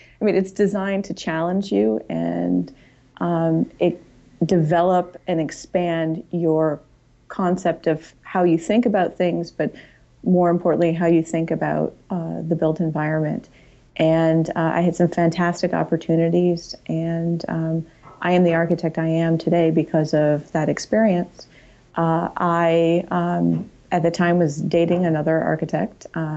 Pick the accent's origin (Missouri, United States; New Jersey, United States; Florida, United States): Missouri, United States; St. Louis; born or raised there; also born or lived in New York, United States / Boston, United States